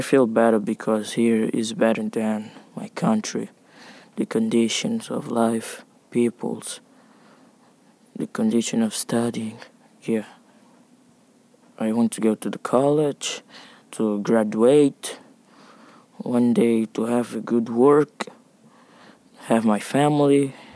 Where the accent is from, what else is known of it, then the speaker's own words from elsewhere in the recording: Cabinda, Angola; English is a second language; I am from Angola, but I came from Cabinda, is separately from Angola.